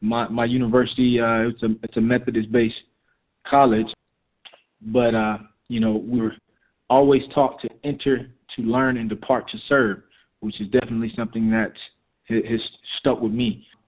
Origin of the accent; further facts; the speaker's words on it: Fort Lauderdale, Florida, United States; I'm born and raised in Fort Lauderdale Beach, Florida, by way of Pompano Beach, which is, you know, in the same county, actually.